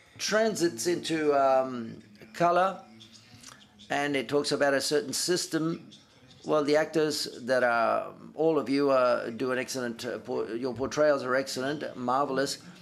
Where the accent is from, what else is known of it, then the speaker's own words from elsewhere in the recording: Salamanca, Castile and León, Spain; English is a second language; Hi, I'm from Salamanca, so there for a while I was watching the film, I saw the streets